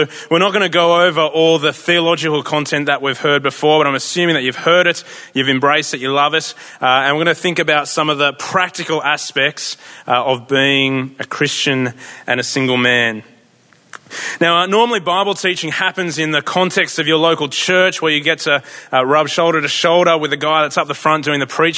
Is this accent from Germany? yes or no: no; Nowra, New South Wales, Australia; I come from a blue-collar family. My dad was a tradie and his dad was a tradie. And I grew up on the South Coast down in Nowra, so that's where I hail from. And I was an atheist